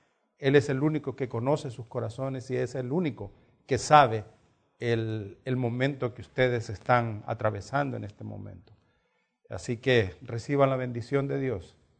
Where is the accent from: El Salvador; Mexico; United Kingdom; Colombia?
El Salvador; Santa Tecla, La Libertad; en el lugar donde yo me crié, en Santa Tecla, se hacen alfombras.